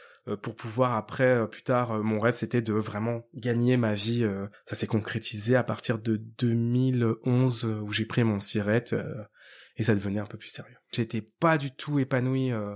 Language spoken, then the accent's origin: French; Ivry-sur-Seine, Île-de-France, France; born there; Mon enfance, moi, je suis né à Ivry, dans 94.